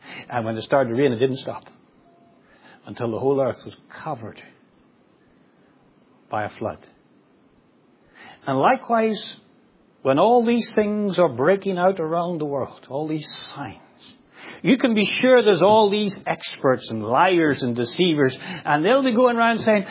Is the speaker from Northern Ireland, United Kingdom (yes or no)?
yes; Northern Ireland, United Kingdom; I grew up in Northern Ireland with they had 30 years of terrorism.